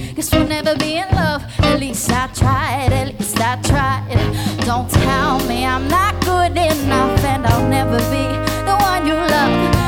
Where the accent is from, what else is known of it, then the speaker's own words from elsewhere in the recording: Colombia; And I'm from Colombia. And anybody who is Latin American or from Colombia knows that we grew up watching telenovelas